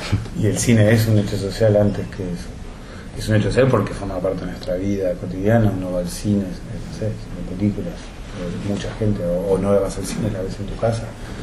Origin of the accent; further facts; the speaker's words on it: La Matanza, Buenos Aires Province, Argentina; Bueno, yo soy de La Matanza.